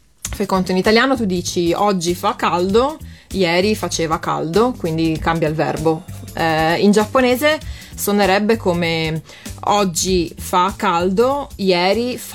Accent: Friuli-Venezia Giulia, Italy; io sono friulana d'origine, quindi del paesello sperduto della provincia friulana da dove vengo

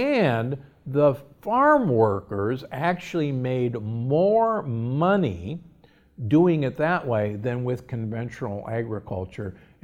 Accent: Nebraska, United States; and I grew up in Nebraska, farmers have to use more and more and more Roundup every year

